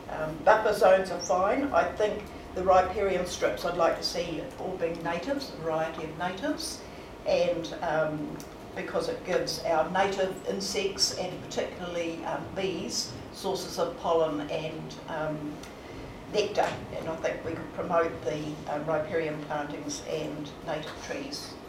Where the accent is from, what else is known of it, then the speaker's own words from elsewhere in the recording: Wellington, New Zealand; As I said, I came from the Wairarapa